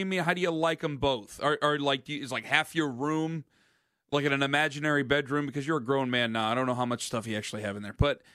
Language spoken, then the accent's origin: English; Ohio, United States; because I grew up in Ohio in the 90s